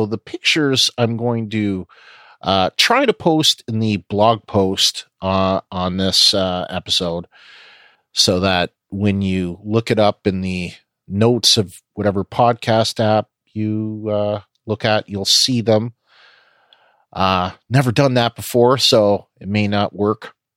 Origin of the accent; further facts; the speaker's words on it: Canada; I'm French Canadian, and you probably know French better than I do.